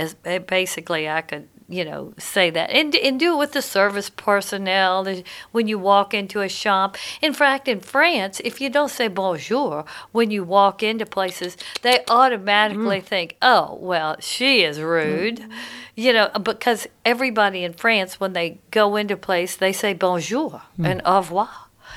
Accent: Louisiana, United States; I mean, I guess when you come from Louisiana, it's hard to get rid of something that's in the Southern way that you express yourself.

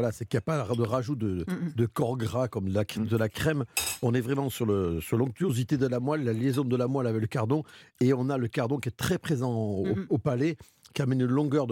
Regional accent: Nouvelle-Aquitaine, France; Alors chez nous, dans le Béarn, on a vraiment une volaille traditionnelle pour la Noël

